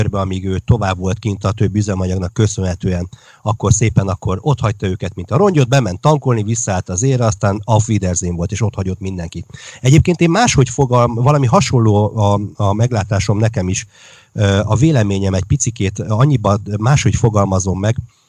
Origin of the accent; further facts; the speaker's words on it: Hungary; Jó, de hát magyarok vagyunk, és az idő mindent megszépít